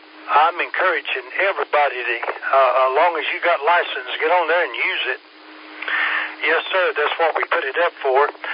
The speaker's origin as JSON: {"language": "English", "town": "Fancy Gap", "region": "Virginia", "country": "United States", "said": "I'm new to the area. I'm actually from Fancy Gap, Virginia"}